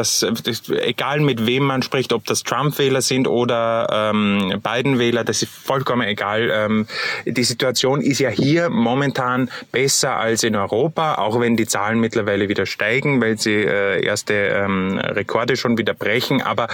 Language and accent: German; Austria; Das gibt es bei uns in Österreich halt nicht